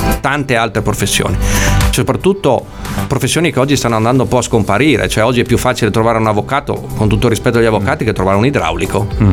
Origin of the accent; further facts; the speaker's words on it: Lombardy, Italy; anche io sono lombardo